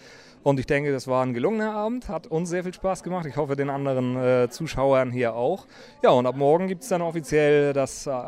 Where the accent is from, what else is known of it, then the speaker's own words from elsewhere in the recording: Kiel, Schleswig-Holstein, Germany; also für uns als Kieler, das wird immer bei uns bleiben. Also wir sind da schon sehr an unsere Heimat gebunden